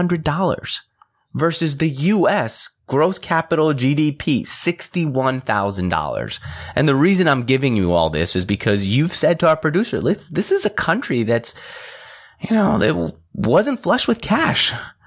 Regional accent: New York, United States; where I grew up in New York, it was looked at as the greatest thing you could do.

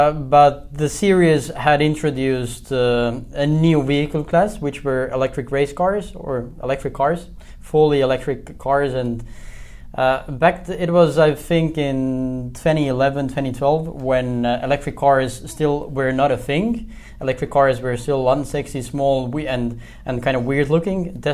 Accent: Estonia; now in Chile; what was the mindset different while I grew up in Estonia, was that when I were, let's say, 15, 16, I wanted to have a birthday party.

